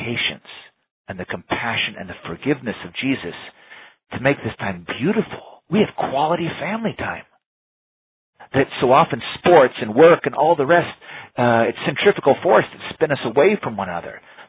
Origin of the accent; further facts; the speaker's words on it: Texas, United States; many of you might know I'm from Texas, and some of my childhood I spent out on my grandparents' farm in West Texas.